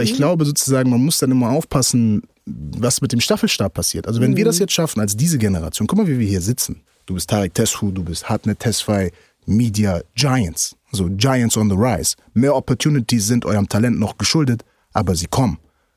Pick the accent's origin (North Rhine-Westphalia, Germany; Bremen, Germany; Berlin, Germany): Bremen, Germany; ich komme aus Bremen. Ich komme aus dem Steintor aus Bremen. Jeder, der ungefähr weiß, was das für eine Ecke ist, weiß, was das bedeutet, wenn du da als Schwarzer rumläufst.